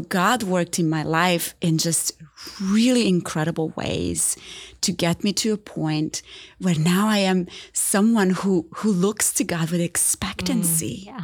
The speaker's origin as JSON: {"language": "English", "country": "Romania", "tie": "born or raised there", "second_language": "English", "said": "I grew up in Romania, so nobody should be surprised by this accent that they hear, right? But growing up in Romania, we grew up under communism."}